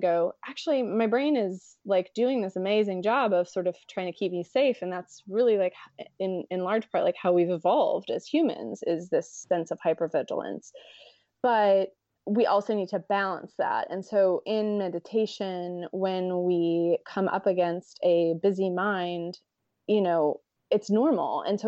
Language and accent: English; United States; particularly for me being American, you know, that hustle mentality is something that people really champion.